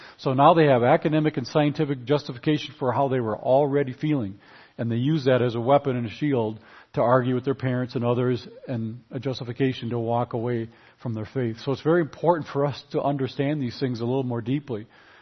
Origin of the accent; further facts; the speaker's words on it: Wisconsin, United States; But I did mention that I'm from Wisconsin. It's a real state. We love our cheese and our Packers